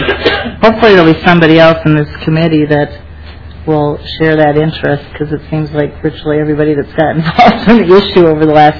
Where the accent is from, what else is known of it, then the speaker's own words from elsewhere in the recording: Lakeville, Minnesota, United States; I am from Lakeville. I represent 12 of the 14 precincts in that city.